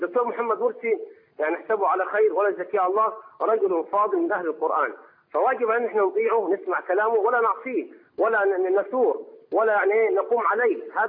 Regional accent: Upper Egypt, Egypt; احنا عندنا في الصعيد هنا

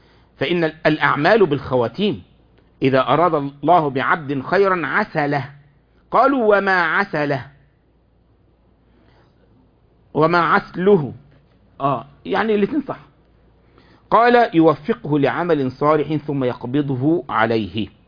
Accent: Egypt; مرة من المرات لما حصل عندنا في مصر اللي حصل في ربع العدوية والناس قتلوا وكده

